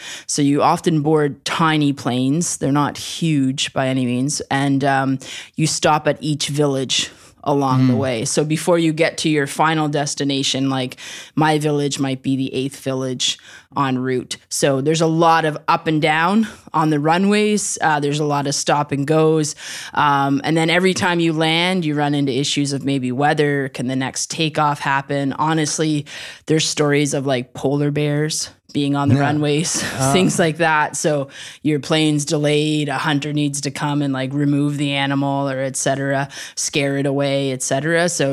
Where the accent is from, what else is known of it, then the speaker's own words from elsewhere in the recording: Nova Scotia, Canada; I grew up in Nova Scotia. It's like a province along the Atlantic coast of Canada